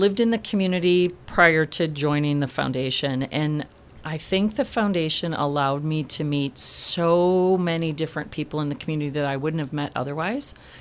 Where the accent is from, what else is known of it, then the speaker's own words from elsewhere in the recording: Detroit, Michigan, United States; also born or lived in Lansing; now in Grand Haven, United States; Originally I grew up in the Detroit area.